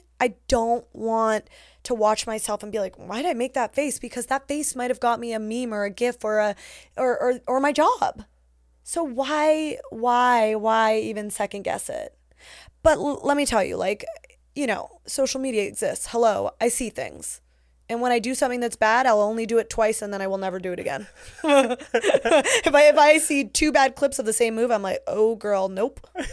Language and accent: English; Canada; see, now this is where you're going to realize that I'm very Canadian, because I don't know geography.